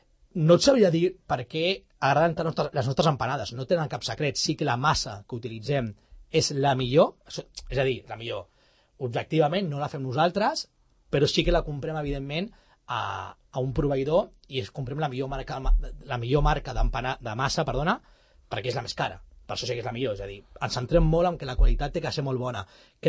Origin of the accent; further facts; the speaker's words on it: Catalonia, Spain; hi havia un repte de que som catalans